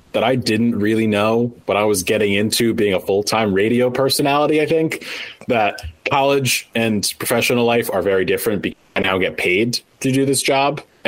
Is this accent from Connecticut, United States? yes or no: yes; Connecticut, United States; Yeah. So I grew up in Connecticut. I grew up 15 minutes from ESPN in Bristol.